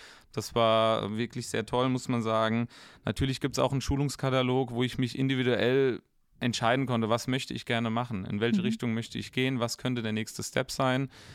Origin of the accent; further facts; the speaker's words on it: Wallhausen, Rhineland-Palatinate, Germany; Ich persönlich komme ja auch hier direkt aus dem Kreuznacher Umland, aus Wallhausen. Und für mich war es wahnsinnig wichtig, dass ich hier auch in meiner Heimat bleiben kann.